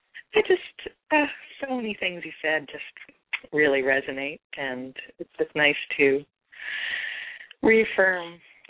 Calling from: New York, United States; Yeah. I'm calling from New York.

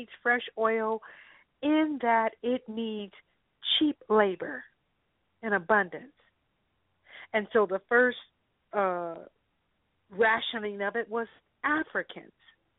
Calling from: California, United States; Okay, I'm calling from Northern California.

